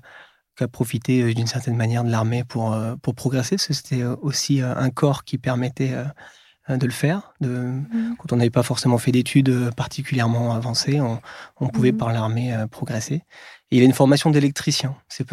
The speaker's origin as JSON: {"language": "French", "town": "Orléans", "region": "Centre-Val de Loire", "country": "France", "tie": "born there", "also_born_or_lived": "Ajaccio / Amiens / Fort-de-France", "said": "Je suis né à Orléans, dans le Loiret, puis après, je suis allé à Ajaccio, ensuite, je suis allé à Amiens, ensuite, je suis allé à Fort-de-France..."}